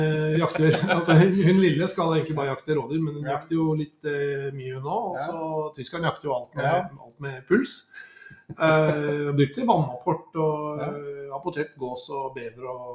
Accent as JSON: {"language": "Norwegian", "region": "Oslo", "country": "Norway", "tie": "born or raised there", "said": "Ja, og jeg er født i Oslo, født og oppvokst i Oslo, så jeg måtte liksom tilegne meg dette på egen hånd."}